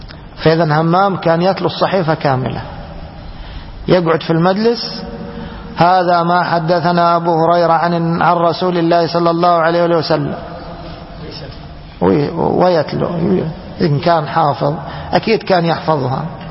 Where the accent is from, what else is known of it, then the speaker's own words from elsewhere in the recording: Egypt; ترمرم هذا لفظ معروف عندنا في بلادنا مصر